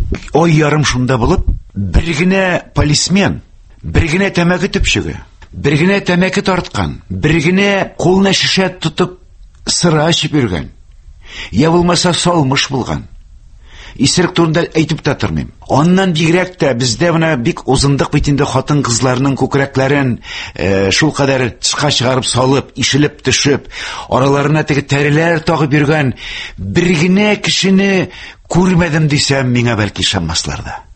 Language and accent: Tatar; Karkaly, Bashkortostan, Russia; Мияк районыннан бу минем район бит инде кайсы авылдан ул әйтә Ишле мин бит инде Кәркәле авылыннан Кәркәле белән Бәләк Кәркәле белән Ишле арасы бары тик 7 чакрым гына